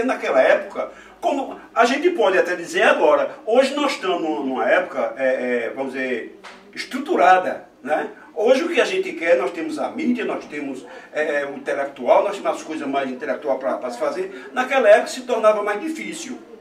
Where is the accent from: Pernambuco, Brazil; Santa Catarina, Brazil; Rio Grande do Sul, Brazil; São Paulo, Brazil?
Pernambuco, Brazil; Arcoverde; born there; eu nasci aqui na cidade de Arco Verde em 1955, aqui na Avenida Pinto de Campos, no bairro de São Miguel, onde hoje eu ainda resido nesse mesmo bairro, vizinho à Avenida Pinto de Campos.